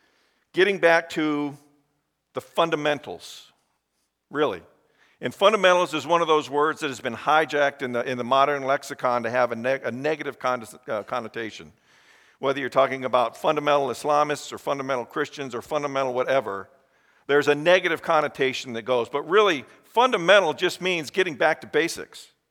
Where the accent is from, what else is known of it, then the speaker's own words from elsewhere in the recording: Michigan, United States; I'm a Lions fan, I'm from Michigan, not much to claim lately.